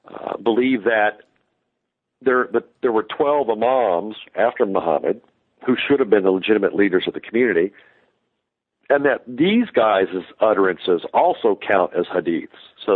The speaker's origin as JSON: {"language": "English", "region": "Kentucky", "country": "United States", "tie": "born or raised there", "said": "and I knew some of them growing up in Kentucky, the so-called snake handler churches"}